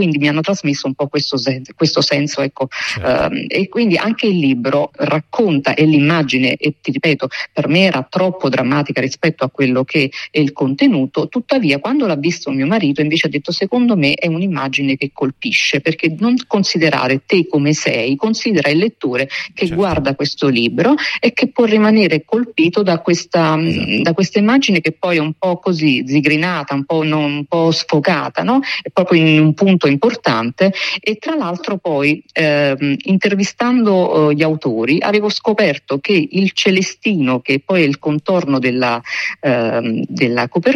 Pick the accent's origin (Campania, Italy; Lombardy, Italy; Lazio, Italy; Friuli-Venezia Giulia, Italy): Campania, Italy; Torre del Greco; born there; io appartengo alla gente di mare, insomma, sono nata a Torre del Greco, vivo lungo la penisola sorrentina